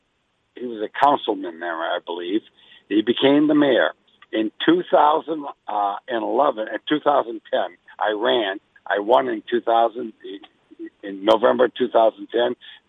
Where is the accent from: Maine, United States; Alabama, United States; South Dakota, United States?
Maine, United States; I'm in Maine, by the way. I'm in my hometown right now.